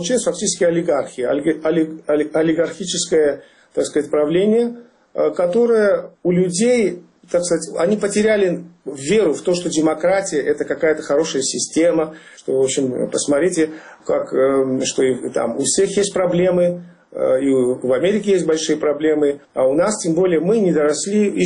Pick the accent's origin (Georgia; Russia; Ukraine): Georgia; И, естественно, что мы, грузины, все, кто собрались там